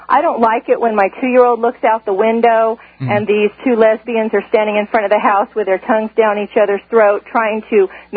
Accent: California, United States; I was raised in California

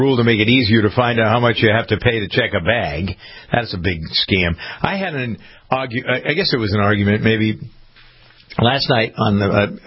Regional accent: New England, United States; accent: New England; Whenever you put two ERs together with another ER, my New England accent gets lost, Molly.

